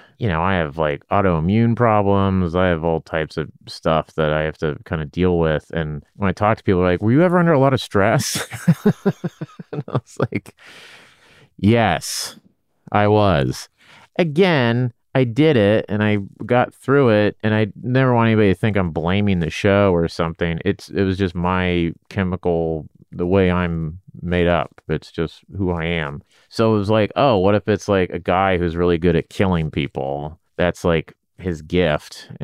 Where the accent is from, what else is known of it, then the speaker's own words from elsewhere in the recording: Sacramento, California, United States; We're from Sacramento.